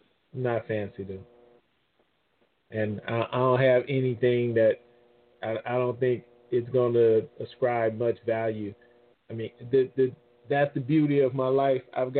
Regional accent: New Orleans, Louisiana, United States; And I remember growing up in New Orleans, I almost got a gold tooth.

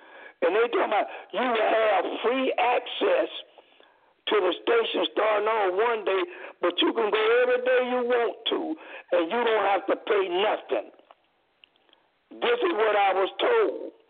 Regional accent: Lynchburg, Virginia, United States; I'm a Muslim African-American. I grew up in Lynchburg, Virginia, Campbell County, to be exact.

